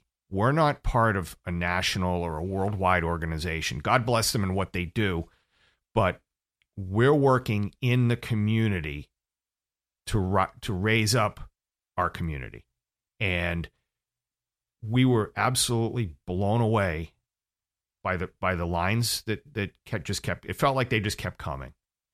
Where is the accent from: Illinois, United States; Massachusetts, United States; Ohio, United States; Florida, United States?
Massachusetts, United States; I'm from Massachusetts originally. I still have a lot of friends who live up there.